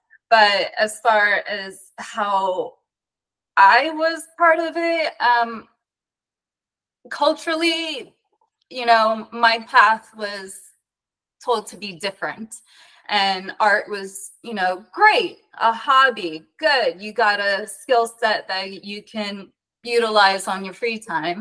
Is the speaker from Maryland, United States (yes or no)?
no; Los Angeles, California, United States; now in Florida, United States; I am originally from Los Angeles, Southern California.